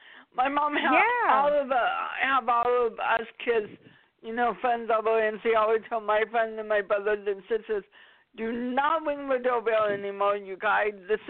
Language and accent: English; Mercer Island, Washington, United States; now in Redmond, United States; Because I live in Seattle, well, Redmond. And so Seattle, mm-hmm. you know, and I grew up on Mercer Island.